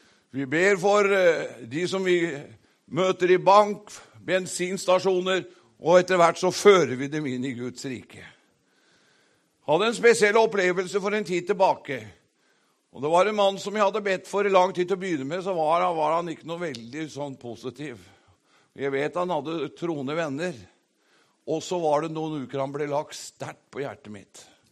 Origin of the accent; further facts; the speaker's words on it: Fåberg, Innlandet, Norway; når jeg begynte å gå rundt på husbesøk på Fåberg, på hjemstedet mitt